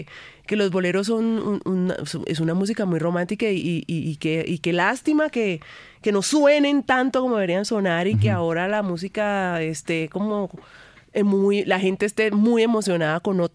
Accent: Bogotá, Colombia; also born or lived in Quibdó; yo nací, mi hermano nació aquí en Bogotá, yo nací en Quibdó por cosas de la vida que pasaron, pero nos criamos, los primeros años los pasamos aquí en Bogotá.

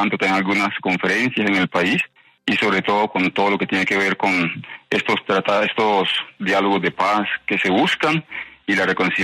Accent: Chocó, Colombia; moved away; Yo soy chocuano, viví en el Chocó durante muchos años. Cuando salí del Chocó, por supuesto, salí también en búsqueda de hacer otras cosas

